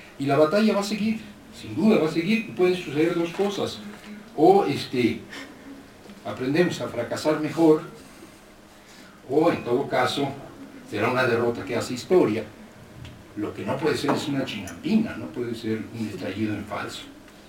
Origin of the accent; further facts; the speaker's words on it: Mexico; Somos estos mexicanos